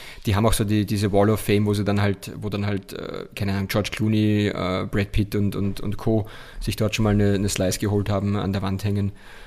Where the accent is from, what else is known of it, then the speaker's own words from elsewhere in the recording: Austria; bei uns in Österreich